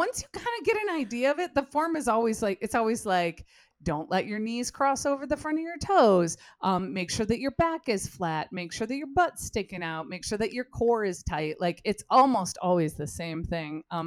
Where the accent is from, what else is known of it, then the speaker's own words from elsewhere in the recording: Michigan, United States; and I grew up in Michigan, very rural Michigan, and I, very conservative, very buttoned up.